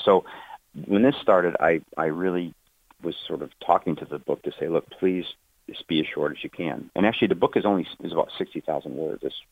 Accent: Chicago, Illinois, United States; I grew up on the South Side of Chicago, where that's kind of the way you express love is by insults.

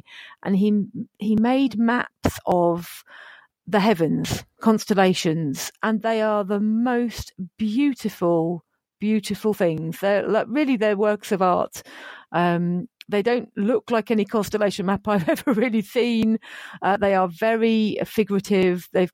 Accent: Bedford, East of England, United Kingdom; And then for Bedford, which is my hometown

